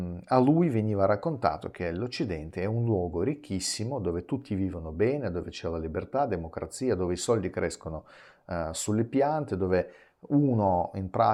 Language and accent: Italian; Transnistria, Moldova; Italian is a second language; now in Italy; io sono russo dalla Transnistria, che fa parte di quello che una volta si chiamava la Repubblica Socialista Moldava, è un casino di situazioni, però comunque la mia etnia è sempre russa.